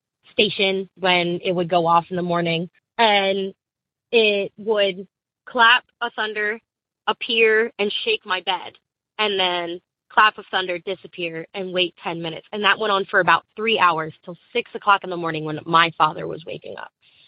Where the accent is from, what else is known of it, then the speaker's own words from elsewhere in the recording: East Coast, United States; I am 25 and from the East Coast of America.